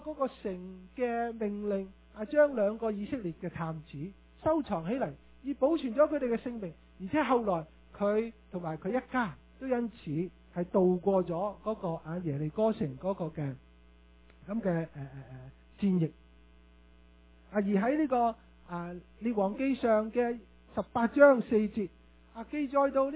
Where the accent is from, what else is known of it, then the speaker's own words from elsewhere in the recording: Canada; 大家全世界都知道，不单止我们加拿大人